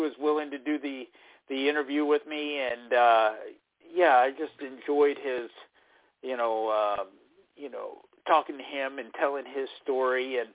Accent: Dallas, Texas, United States; and so I grew up in Dallas watching those guys, and you know, I felt like I had a personal connection to him.

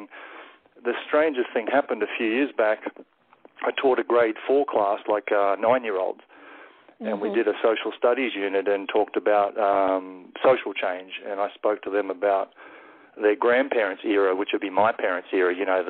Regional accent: Australia; it's in my home country here of Australia

